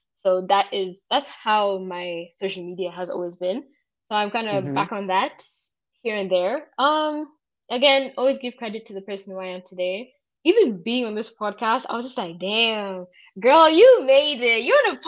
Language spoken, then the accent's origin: English; Nyeri, Nyeri County, Kenya; also born or lived in Nairobi; I was a Nyeri kid. Shout out to Mount Kenya Academy. I was in Mount Kenya Academy. So I was I was raised in Nyeri, but born in Nairobi.